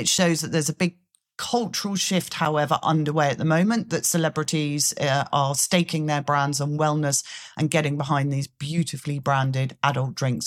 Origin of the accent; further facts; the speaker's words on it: United Kingdom; Well, we are British.